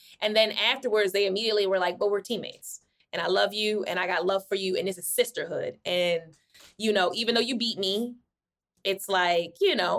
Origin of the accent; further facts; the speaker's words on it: Baltimore, Maryland, United States; I'm from Baltimore. I can say that.